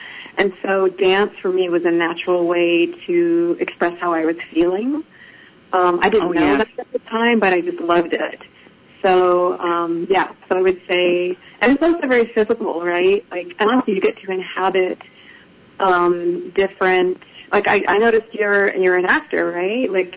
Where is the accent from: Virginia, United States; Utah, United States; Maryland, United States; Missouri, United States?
Utah, United States; Salt Lake City; I'm from Salt Lake City, Utah. and I love the mountains there.